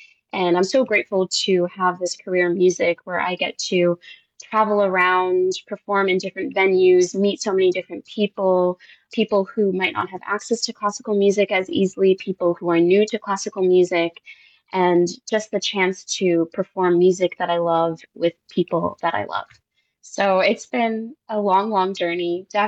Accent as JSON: {"language": "English", "town": "Boston", "region": "Massachusetts", "country": "United States", "tie": "born or raised there", "said": "So Project Step, the program that I grew up in Boston, is sort of a microcosm of Sphinx in the Boston area."}